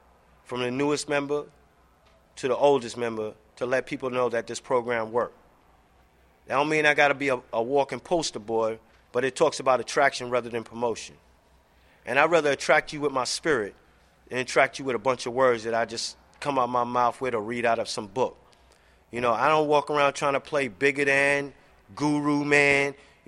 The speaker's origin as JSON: {"language": "English", "town": "New York City", "region": "New York", "country": "United States", "tie": "born or raised there", "said": "I need to let y'all know I came from the lifestyle. I was born and raised in New York City."}